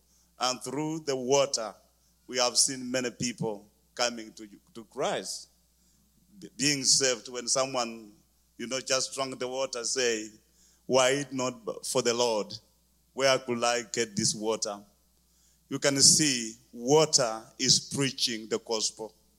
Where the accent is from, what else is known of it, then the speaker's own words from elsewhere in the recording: Bungoma, Bungoma County, Kenya; Well, I come from Africa, Bungoma, Kenya.